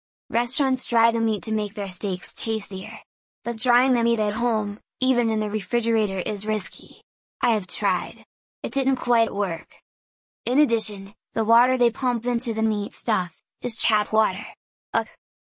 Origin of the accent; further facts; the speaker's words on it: Hungary; I grew up in Hungary, was born 2 years after the end of World War II.